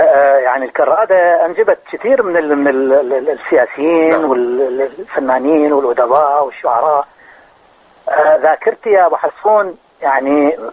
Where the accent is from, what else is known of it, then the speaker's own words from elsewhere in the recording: Amarah, Maysan, Iraq; also born or lived in Baghdad; الحقيقي مواليد 43 لكن بالجنسية إيه؟ مواليد 37. أنا ولو من الجنوب من العمارة